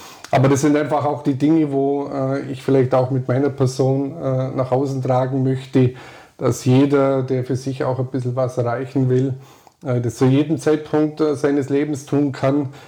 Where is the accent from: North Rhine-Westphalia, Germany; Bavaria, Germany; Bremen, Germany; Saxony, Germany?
Bavaria, Germany; Memmingen; also born or lived in Hitzenhofen / Steinheim; Ja, ich bin sozusagen ein Landkind, zunächst einmal in Hitzenhofen gewesen, dann nach Steinheim gezogen und dann nach Memmingen gekommen, aufgewachsen am Hühnerberg im Industriegebiet.